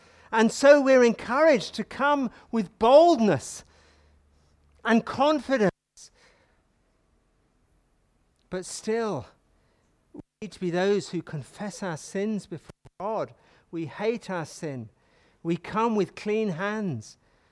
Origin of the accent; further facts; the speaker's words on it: England, United Kingdom; I grew up in England where children were taught the Lord's Prayer